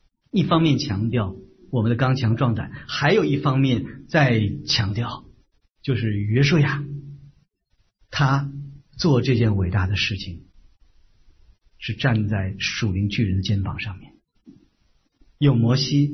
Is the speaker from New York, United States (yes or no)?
yes; New York, United States; 我来自纽约，上周纽约上周呢有一样的土特产啊